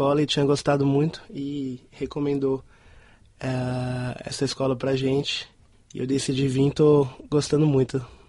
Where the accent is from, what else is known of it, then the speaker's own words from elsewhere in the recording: Brasília, Federal District, Brazil; Eu sou brasileiro 100%. eu vim de Brasília, capital do Brasil.